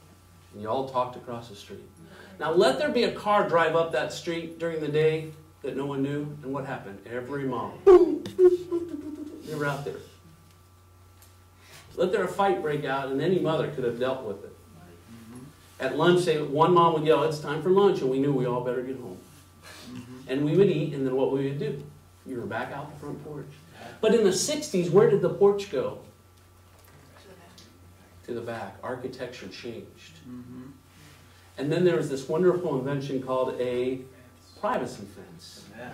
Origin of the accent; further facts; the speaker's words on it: Dayton, Ohio, United States; I grew up in Dayton, Ohio, and I'm the youngest of three boys.